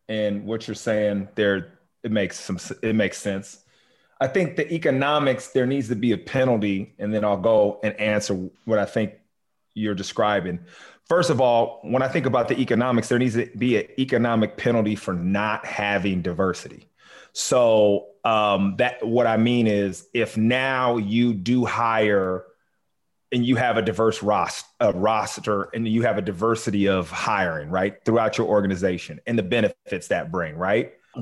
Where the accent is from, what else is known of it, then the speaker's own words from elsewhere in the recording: Long Beach, California, United States; I'm from Long Beach, California. I own a team.